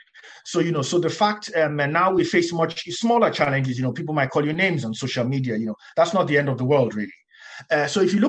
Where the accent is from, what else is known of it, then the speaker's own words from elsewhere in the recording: Nigeria; when I was growing up in Nigeria, for instance, of course, there's very few mixed race people in Nigeria